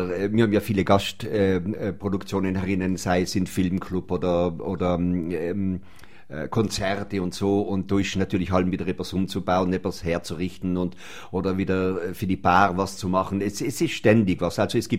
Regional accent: Brixen, Trentino-Alto Adige, Italy; Ich bin in Brixen geboren, ja, und aufgewachsen, ja. Sogar am Domplatz, genau vis-à-vis von Tschumpus, war früher der Eingang von der Wohnung. Also ganz nuchend am Domplatz gewohnt haben.

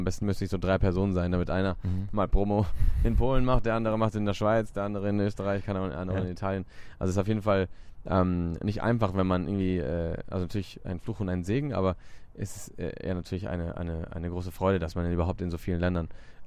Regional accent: Barcelona, Catalonia, Spain; ich bin in Barcelona aufgewachsen, da hat man halt Sonne, da hat man irgendwie das Meer, da gibt es halt Berge auch nebenan

